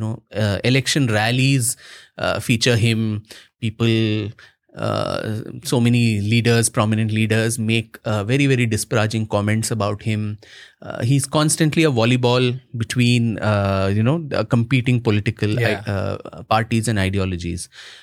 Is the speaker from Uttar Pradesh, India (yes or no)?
no; Karnataka, India; I'm from Karnataka and I know that there was popular discontent against the government there, the incumbent BJP government